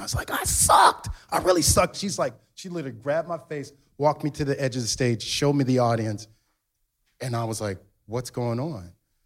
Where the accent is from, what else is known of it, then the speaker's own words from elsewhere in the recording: Orange Village, Ohio, United States; also born or lived in Cleveland; I'm originally from Cleveland, was born on East 138th and Harvard, but my father moved us out to Orange Village.